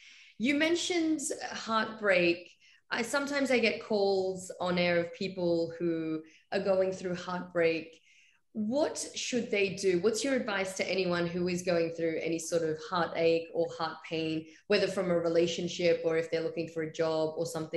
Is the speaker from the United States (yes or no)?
no; Afghanistan; So I'm originally from Afghanistan.